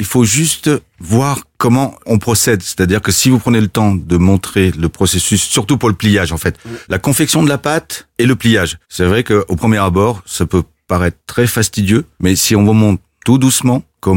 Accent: France; accent: French; mon accent français

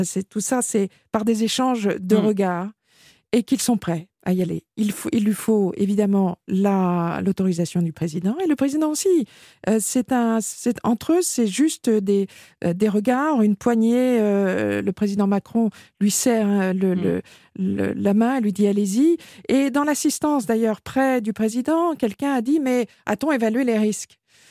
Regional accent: Paris, Île-de-France, France; moved away as an adult; now in London, United Kingdom; l'énorme émotion que je ressentais en tant que Française et Parisienne, et la Française de l'étranger, puisque j'ai passé la moitié de ma vie maintenant à Londres

